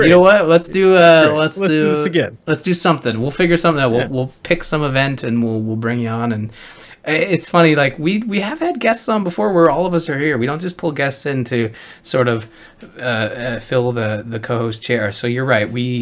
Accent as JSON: {"language": "English", "country": "Canada", "said": "And I understand you, because I am also Canadian."}